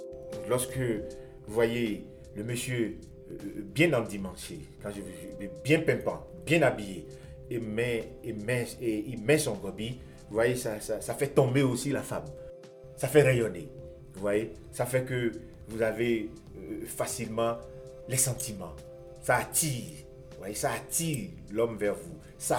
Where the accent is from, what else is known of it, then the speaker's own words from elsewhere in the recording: Porto-Novo, Ouémé, Benin; born there; vient du Bénin, je suis né à Porto Novo.